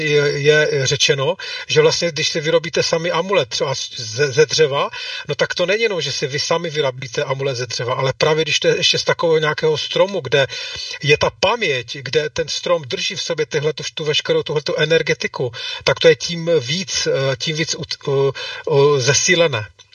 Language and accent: Czech; Ostrava, Moravian-Silesian Region, Czechia; vy co jste z Prahy, to by, já jsem Ostravák